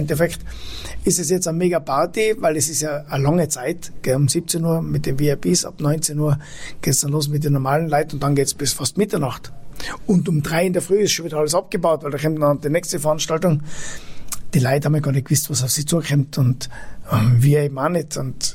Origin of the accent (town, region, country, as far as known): Tyrol, Austria